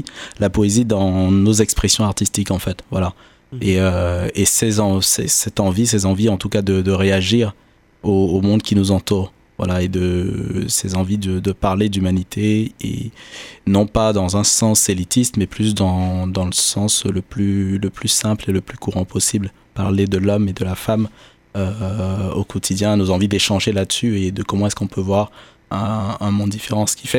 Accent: Cameroon; je suis né au Cameroun, j'ai grandi au Cameroun, et j'ai une double culture, entre une double nationalité plus entre le Cameroun et Haïti.

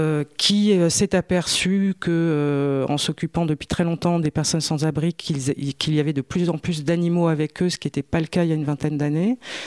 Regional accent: Paris, Île-de-France, France; now in Tours, France; Donc quand je suis arrivée à Tours, parce que je suis d'originaire de Paris, il y a un peu plus d'un

